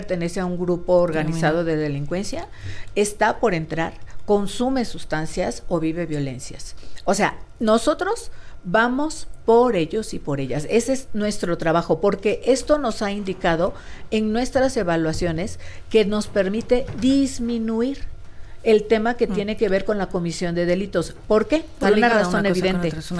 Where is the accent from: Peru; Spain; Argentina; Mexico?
Mexico; Guerrero; soy de Guerrero.